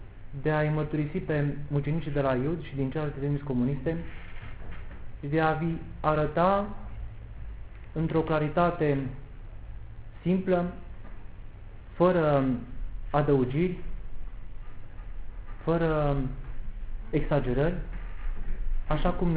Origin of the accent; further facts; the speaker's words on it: Romania; Este foarte important pentru noi, ca și români, să cunoaștem acest aspect de istorie care ni s-a ascuns atâta timp